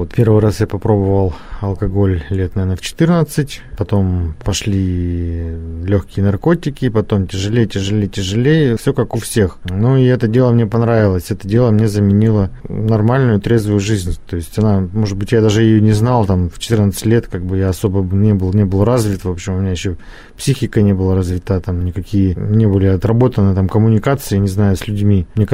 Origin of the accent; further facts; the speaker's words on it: Yekaterinburg, Sverdlovsk Oblast, Russia; У меня полно таких друзей, я из Екатеринбурга